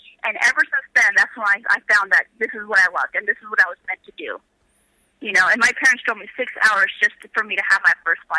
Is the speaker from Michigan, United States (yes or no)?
no; Idaho, United States; moved away; But yeah, I was born and raised in Idaho. No one would expect that. I was a big country girl.